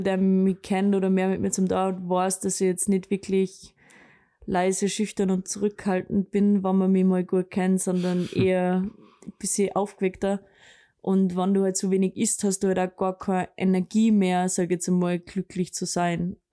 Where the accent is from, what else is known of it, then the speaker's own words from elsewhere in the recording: Bad Aussee, Styria, Austria; ich von Stams nach Bad Aussee, also aus der Ort, wo ich her bin, glaube mit dem Zug fast 4,5 Stunden oder 5 Stunden gefahren bin.